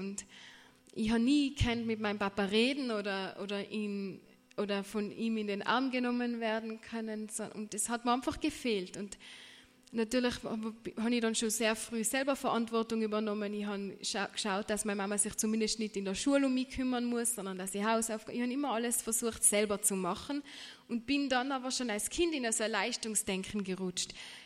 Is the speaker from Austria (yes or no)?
yes; Tyrol, Austria; ich bin aus Tirol und von Beruf bin ich 27 Jahre